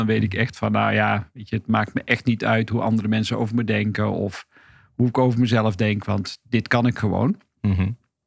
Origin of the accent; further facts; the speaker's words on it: Hedel, Gelderland, Netherlands; born there; ik ben geboren in Hedel. Nou ja, iedereen maakt fouten, maar ik ben in Hedel geboren.